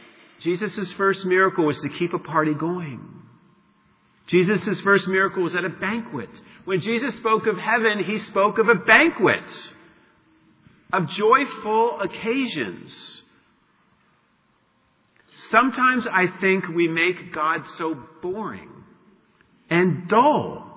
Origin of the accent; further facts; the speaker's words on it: Ireland; As an Irishman, I imagine a lot of people at this table, and it's a raucous, heaven's raucous.